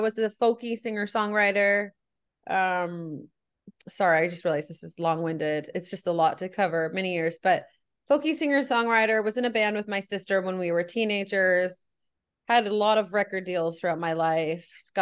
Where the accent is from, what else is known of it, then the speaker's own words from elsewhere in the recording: San Diego, California, United States; I'm a more or less a Valley girl, you know, but a San Diego Valley girl, I guess.